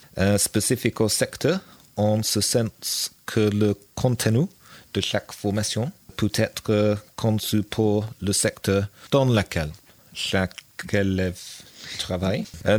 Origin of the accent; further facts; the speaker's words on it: London, United Kingdom; French is a second language; now in France; je viens de Londres et je vis maintenant avec ma copine Laura dans une commune près de Fresnay. J'ai 39 ans